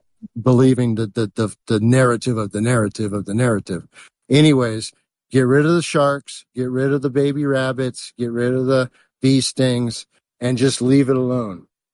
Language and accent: English; California, United States; grew up in California, bud. And there was no change at beach.